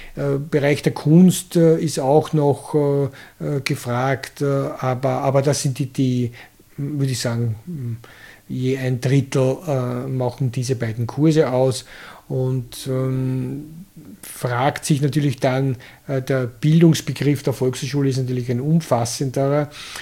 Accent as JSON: {"language": "German", "town": "Krems", "region": "Lower Austria", "country": "Austria", "tie": "born there", "said": "ich bin Historiker, habe meine Doktorarbeit geschrieben, also ich bin in Krems geboren"}